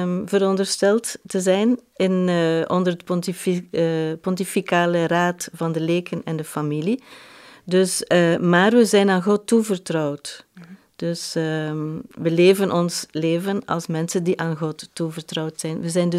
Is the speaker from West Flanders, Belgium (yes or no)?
yes; Bruges, West Flanders, Belgium; ik kom uit Brugge. Ik ben geboren uit een Brugse papa en een Leuvense mama. Ik ben de oudste van 7